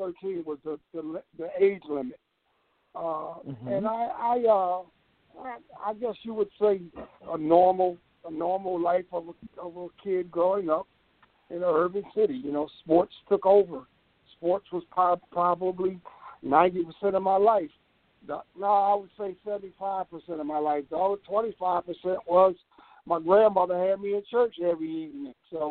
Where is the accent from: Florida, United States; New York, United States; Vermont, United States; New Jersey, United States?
New Jersey, United States; East Orange; So my brother and I, we grew up in East Orange, and my two sisters went to Philly with my mother.